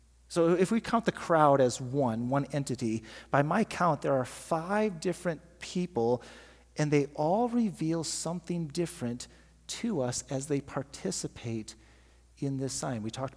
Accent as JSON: {"language": "English", "region": "Iowa", "country": "United States", "tie": "born or raised there", "said": "my hometown that I grew up in Northwest Iowa."}